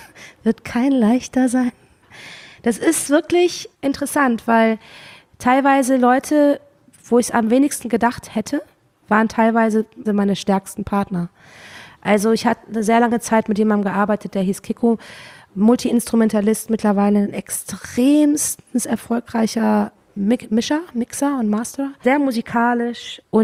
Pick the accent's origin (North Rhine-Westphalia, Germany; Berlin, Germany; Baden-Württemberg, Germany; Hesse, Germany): North Rhine-Westphalia, Germany; Cologne; ich komme ja aus Köln